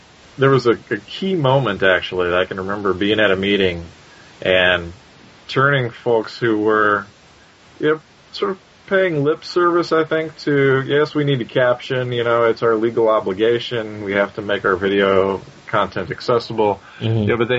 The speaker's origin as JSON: {"language": "English", "region": "Indiana", "country": "United States", "tie": "born or raised there", "also_born_or_lived": "Kansas", "said": "I grew up in Indiana, which is, you know, basketball is the pastime. And then I moved to Kansas"}